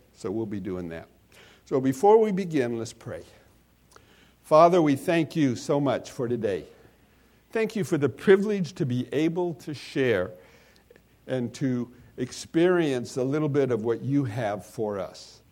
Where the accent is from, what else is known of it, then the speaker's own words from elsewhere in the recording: Portland, United States; I was born and raised in Portland, an Orthodox conservative Jewish family.